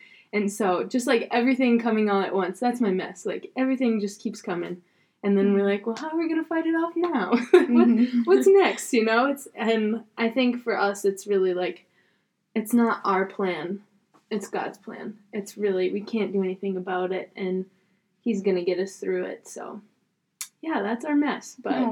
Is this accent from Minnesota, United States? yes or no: yes; Minnesota, United States; now in Wisconsin, United States; Molly's roommate. I grew up in Minnesota and made my way over here to Wisconsin to study school elementary education